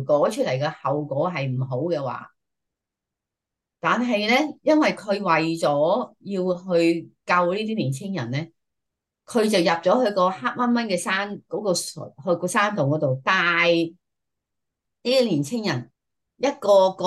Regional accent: Guangdong, China; accent: Cantonese; 我哋廣東話就話應該係袖手旁觀、隔岸觀火

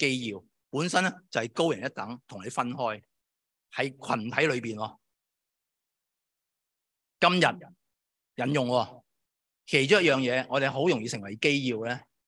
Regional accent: China; 哪怕三福某啲嘅层次对我哋中国人嚟讲未必咁适合

